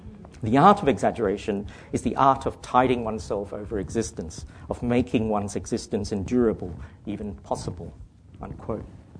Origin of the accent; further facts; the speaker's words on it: Australia; So while I see myself as an Australian novelist with a small